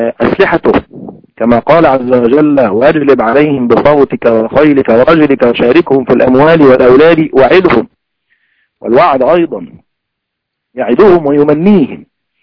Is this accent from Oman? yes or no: no; Egypt; فلو أن رجلا ذهب إلى رجل آخر لكي يخطب ابنته عندنا في مصر